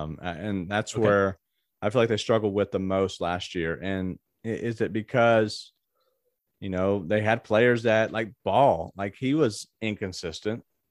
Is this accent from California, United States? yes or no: no; Memphis, Tennessee, United States; he's on the arch rival of my hometown Grizzlies.